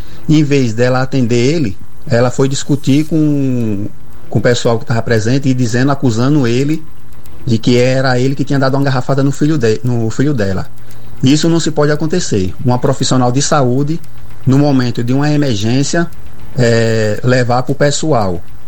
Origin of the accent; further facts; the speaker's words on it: Estiva, Bahia, Brazil; sou de Estiva e estou aqui para fazer uma denúncia